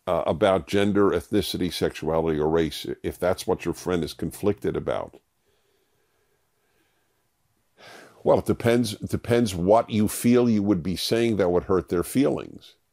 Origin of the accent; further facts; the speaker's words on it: New York, United States; I grew up in New York, and we got the daily paper for like 5 cents